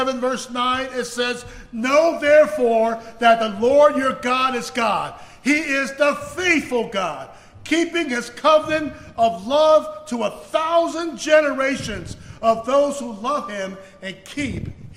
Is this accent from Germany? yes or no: no; Taipei, Taiwan; also born or lived in Keelung; I said, "Well, we're from Taipei, but yes, we did live in Keelung at some point."